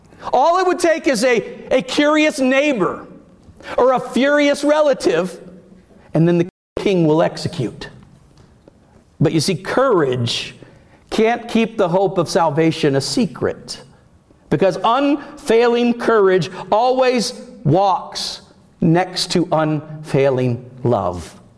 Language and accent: English; Cocoa, Florida, United States; In fact, in my hometown in Cocoa, Florida.